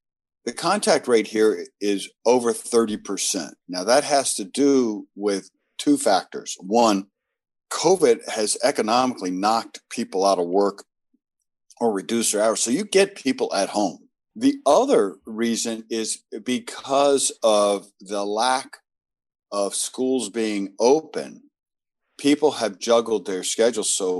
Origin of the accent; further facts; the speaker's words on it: the South, United States; I'm from the South originally.